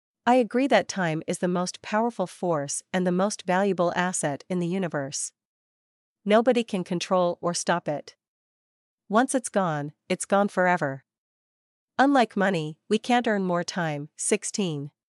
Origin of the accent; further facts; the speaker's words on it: Vietnam; now in Ho Chi Minh City, Vietnam; I work and live in HCM while my parents reside in my hometown, Dong Thap Province, which is about 200 kilometers from HCM, so we hardly meet each other